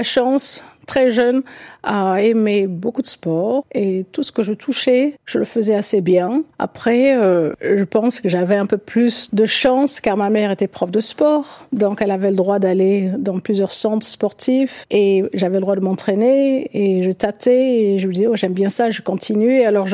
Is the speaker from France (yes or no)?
yes; Nice, Provence-Alpes-Côte d'Azur, France; now in Paris, France; Champigny, ça a été déjà une ville pour moi nouvelle, car j'étais de Nice, on était du Sud, donc tout a changé et basculé quand nous sommes venus à Paris